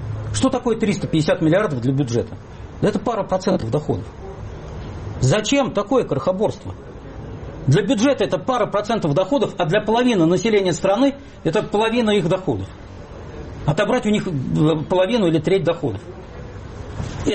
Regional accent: Russia; Я россиянин.

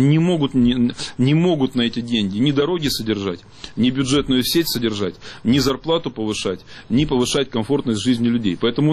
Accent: Altai Krai, Russia; я с Алтая, мы не москвичи. Вот, и поэтому у меня душа болит не за Москву, у меня душа болит за Алтай, за Сибирь.

